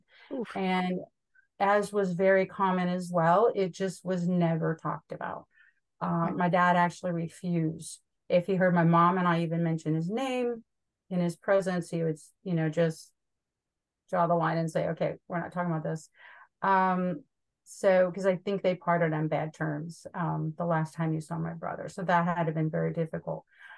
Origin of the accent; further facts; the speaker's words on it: Savanna, Illinois, United States; also born or lived in Utah; I was born and raised most of my life in Savannah, Illinois, a little river town just south of Galena.